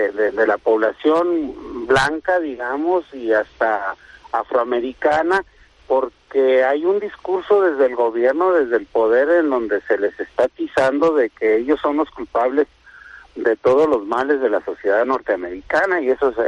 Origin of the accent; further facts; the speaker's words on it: Mexico; nosotros como mexicanos, es elevar las tasas de naturalización